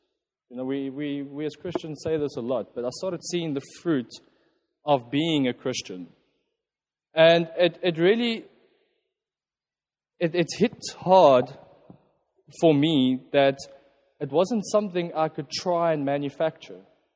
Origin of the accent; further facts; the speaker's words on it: Pretoria, Gauteng, South Africa; So some of you that might not know, I am from Pretoria.